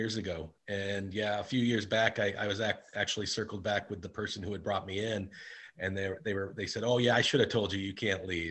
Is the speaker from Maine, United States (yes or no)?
yes; Maine, United States; Well, I'm from Maine originally, but I didn't live here for many, many years.